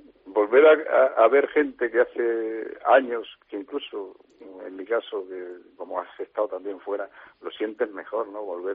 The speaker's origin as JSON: {"language": "Spanish", "region": "Extremadura", "country": "Spain", "said": "Mi tierra Extremadura, pues la he tenido siempre dentro."}